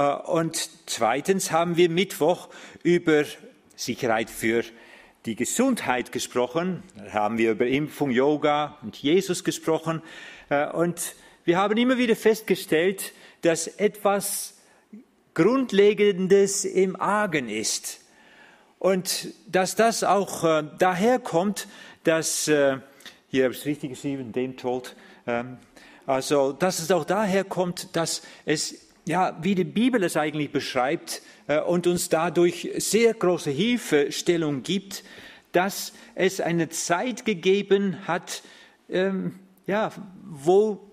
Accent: Netherlands; German is a second language; also ich bin Holländer.

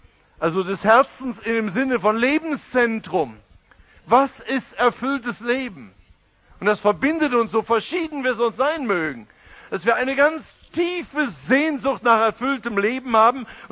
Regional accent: Baden-Württemberg, Germany; Wir sind Badener.

